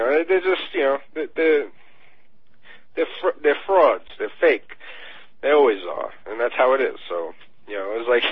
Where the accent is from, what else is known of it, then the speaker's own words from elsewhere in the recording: New York, United States; I mean, I come from New York. You know, that's a city.